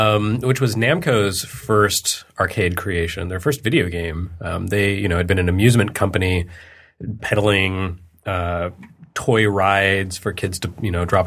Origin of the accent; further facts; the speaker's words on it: Texas, United States; You know, since I grew up in Texas, that game stuck around in arcades until the mid-80s